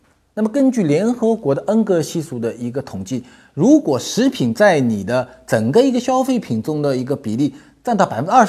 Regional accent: Shanghai, China; 南方人，比如说我们上海人和杭州人

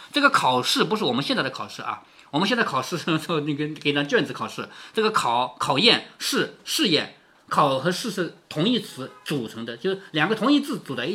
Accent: Changzhou, Jiangsu, China; 结果导致我们常州人本人都不会读这两个字

